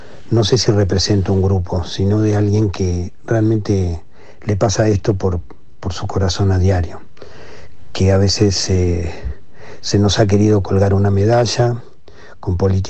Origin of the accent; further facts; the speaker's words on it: La Plata, Buenos Aires Province, Argentina; nosotros somos originalmente de La Plata, la mayoría